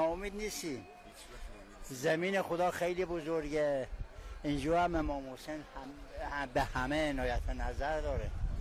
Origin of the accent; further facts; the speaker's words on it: Hamadan, Iran; از همدان هستم، با همسرم اومدیم.